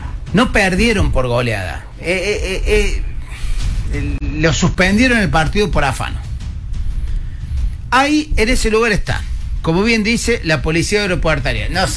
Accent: Santiago del Estero, Argentina; Les cuento algo, soy de Santiago Capital.

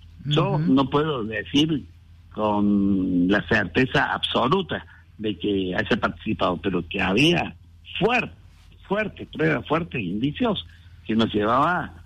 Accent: Córdoba, Argentina; Yo vivía en Río Cuarto, o sea, soy de Córdoba, pero me instalaba en Río Cuarto todas las semanas

